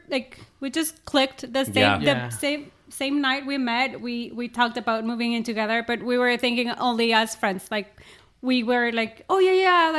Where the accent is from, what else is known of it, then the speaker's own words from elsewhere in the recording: Monterrey, Nuevo León, Mexico; now in Austin, United States; We're from Monterrey, Mexico.